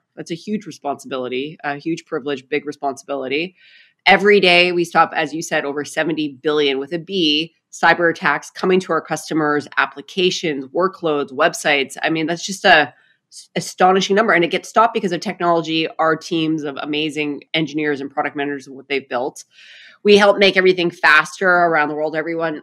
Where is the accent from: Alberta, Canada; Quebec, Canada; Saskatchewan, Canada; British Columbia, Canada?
Saskatchewan, Canada; So I'm Canadian. I grew up in Canada. I'm proudly Canadian. I grew up in a province called Saskatchewan, which is kind of the prairie province of Canada.